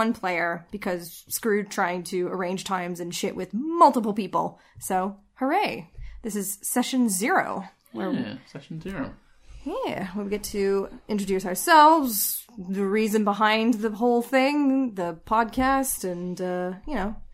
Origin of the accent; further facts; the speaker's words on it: Canada; now in United Kingdom; I am originally from Canada. We are both in the UK at the moment. I've been here for about 10 years almost. Just under 10 years.